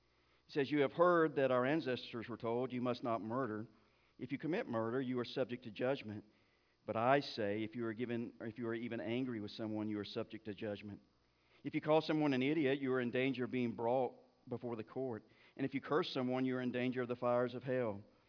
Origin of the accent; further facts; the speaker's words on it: Mulberry, United States; For you that don't know, I'm from Mulberry, and I love Mulberry.